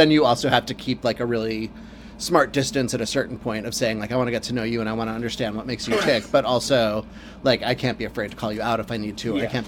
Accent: Queens, New York, United States; born there; You know, I was born in Queens and going there.

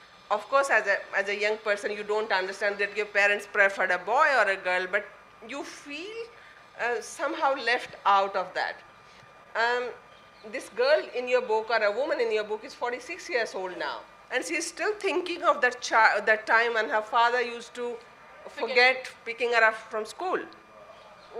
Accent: Rajasthan, India; English is a second language; I come from Rajasthan, so in rural part of Rajasthan, we used to live outside.

